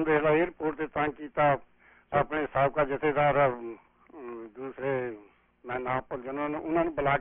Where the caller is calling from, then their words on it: United States; ਮੈਂ ਜੀ ਅਮਰੀਕਾ ਤੋਂ ਬੋਲ ਰਿਹਾ।